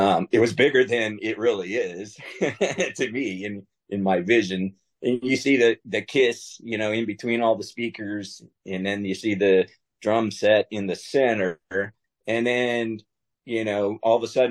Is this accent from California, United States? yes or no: yes; Sacramento, California, United States; I grew up in Sacramento, California. So the Bay Area was a couple hours away.